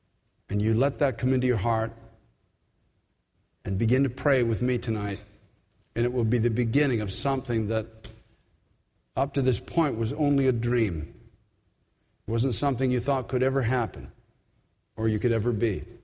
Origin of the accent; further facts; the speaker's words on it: Canada; now in United States; I'm from Canada originally. I get in an elevator. I'm very Canadian.